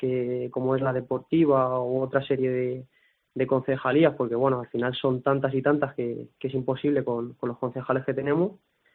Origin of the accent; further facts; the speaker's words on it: Pravia, Asturias, Spain; Yo siempre he dicho muy orgulloso que me siento praveño, porque he nacido aquí, me crié aquí y toda mi vida la desarrollé aquí.